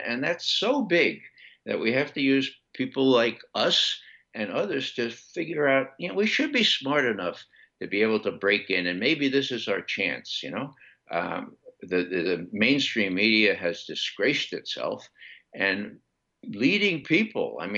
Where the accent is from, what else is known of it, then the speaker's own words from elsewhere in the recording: Bronx, New York, United States; I'm from the Bronx, and we like to give for instances, okay?